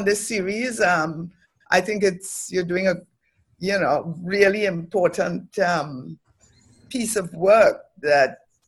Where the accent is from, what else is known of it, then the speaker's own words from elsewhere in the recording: Trinidad & Tobago; born there; Well, I was born in Trinidad to a family of 9 children.